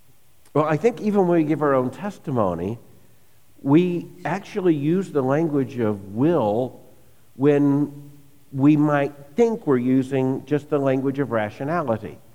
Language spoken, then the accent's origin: English; the South, United States; because as I tell people, I grew up in the South, where when you were a child in the summer, you went to vacation Bible schools.